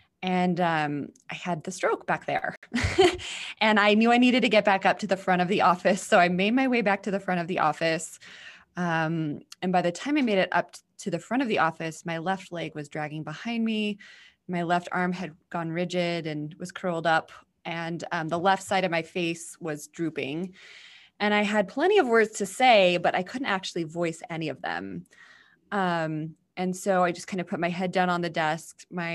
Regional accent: Twin Falls, Idaho, United States; I was living in my hometown of Twin Falls, Idaho, here in the States, and I wasn't happy.

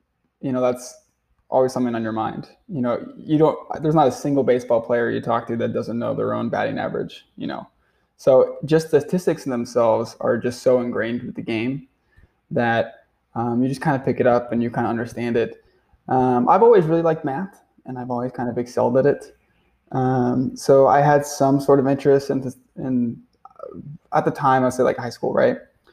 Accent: Albuquerque, New Mexico, United States; so I'm from Albuquerque. That's where I grew up and lived for, you know, a dozen years.

